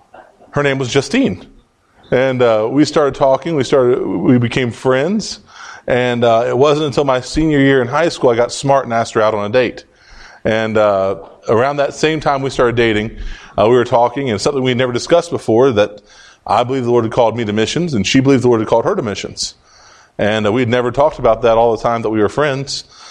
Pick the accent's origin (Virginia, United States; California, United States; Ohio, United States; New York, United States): Virginia, United States; Virginia Beach; We're from Virginia Beach area.